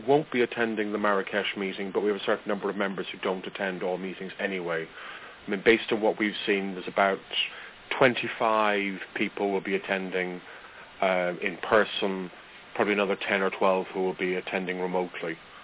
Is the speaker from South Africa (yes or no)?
no; Ireland; I'm Irish. I was brought up in a country where there were plenty of bombs and plenty of other things, and it never impacted my day-to-day life.